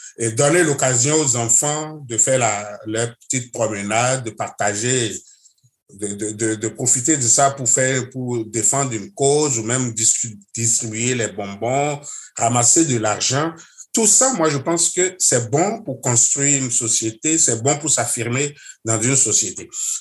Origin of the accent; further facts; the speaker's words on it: Canada; Une semaine du pape chez nous au Canada, j'allais dire de l'ouest à l'est quand même.